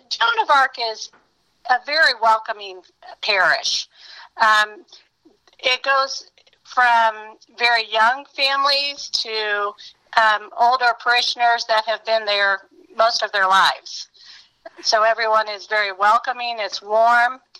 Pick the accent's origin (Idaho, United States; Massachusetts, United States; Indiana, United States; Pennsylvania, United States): Indiana, United States; Indianapolis; born there; So I was born in Indianapolis in 1964.